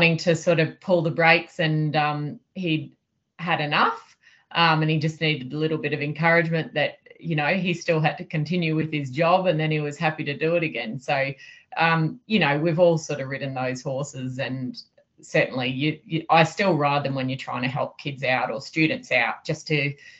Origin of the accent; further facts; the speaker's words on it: Brisbane, Queensland, Australia; So I'm just a Brizzy girl. I was very suburban.